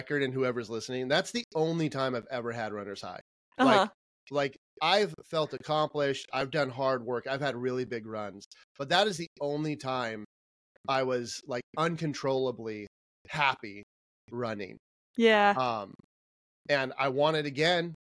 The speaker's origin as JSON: {"language": "English", "town": "Sacramento", "region": "California", "country": "United States", "tie": "born or raised there", "said": "I'll just run a marathon in my hometown, Sacramento."}